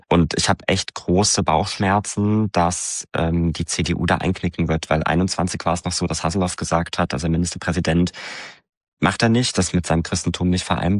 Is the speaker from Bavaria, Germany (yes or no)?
no; Saxony-Anhalt, Germany; ich bin in Sachsen geboren, ich bin in Sachsen-Anhalt groß geworden.